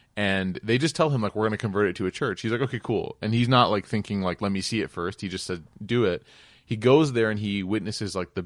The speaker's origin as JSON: {"language": "English", "country": "United States", "tie": "born or raised there", "said": "one of the things that we lack growing up in America is just this, exposure to travel and getting out of the country"}